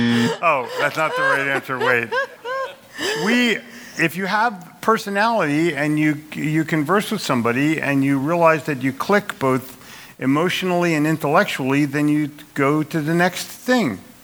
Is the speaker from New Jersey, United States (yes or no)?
yes; New Jersey, United States; I'm from South Jersey.